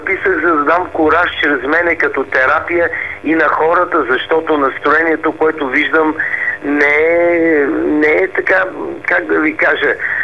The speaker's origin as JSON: {"language": "Bulgarian", "town": "Sofia", "region": "Sofia City", "country": "Bulgaria", "tie": "born or raised there", "also_born_or_lived": "Varna", "said": "Аз съм си в София, живея. И роден съм във Варна, но само съм роден. т.е. никога не съм учил, не съм... Играех лятото при дядо и баба, докато бяха живи, но винаги съм си живял в София, винаги в центъра на София"}